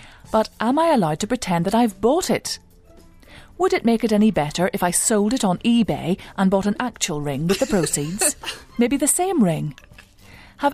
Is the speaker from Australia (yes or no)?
no; England, United Kingdom; now in Washington, D.C., United States; Although I am 100% English, so don't be mocking my accent or anything.